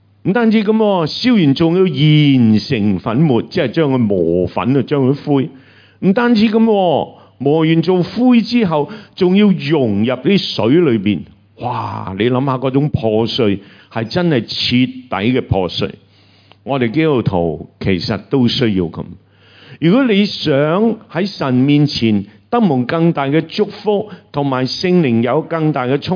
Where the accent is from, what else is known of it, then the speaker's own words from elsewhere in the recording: China; 如果我们中国人发明这些呢，就会说几多头牛力，